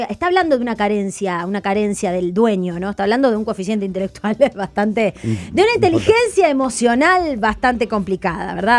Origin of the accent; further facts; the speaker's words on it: Uruguay; Yo soy youtuber millennial uruguayo.